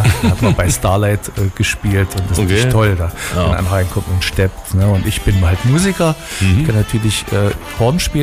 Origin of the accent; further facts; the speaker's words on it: Erfurt, Thuringia, Germany; Ich bin Erfurter, man sagt Erfurter Puffbohne.